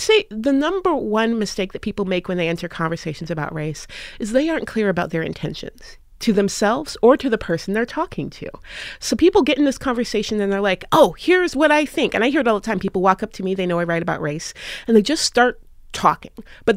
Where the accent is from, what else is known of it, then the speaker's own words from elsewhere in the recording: Seattle, Washington, United States; I grew up in Seattle, Washington, which is a very progressive city. It's also a very white city.